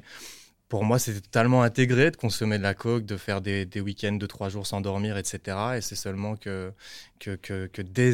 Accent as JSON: {"language": "French", "town": "Liège", "region": "Wallonia", "country": "Belgium", "lives_now": "Brussels, Belgium", "said": "Je suis liégeois, Liège, mais je vis à Bruxelles pour l'instant."}